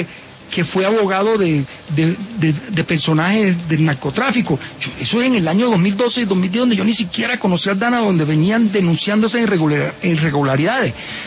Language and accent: Spanish; Sahagún, Córdoba, Colombia; soy un campesino, soy un provinciano de Sahagún, Córdoba, que no le he hecho daño a nadie